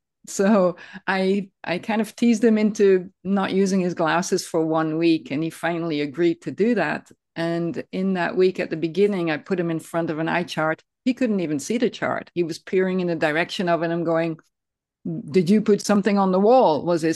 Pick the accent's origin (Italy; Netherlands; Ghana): Netherlands; now in Ojai, United States; I'm from the Netherlands originally, but now live in Ojai, California.